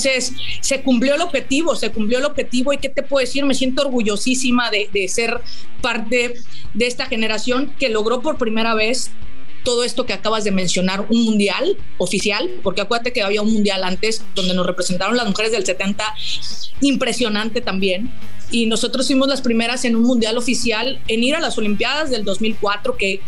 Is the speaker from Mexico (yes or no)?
yes; Cancún, Quintana Roo, Mexico; crecimos aquí en Cancún, era un pueblito, era un lugar. Yo nací en Cancún, una ciudad pequeñita.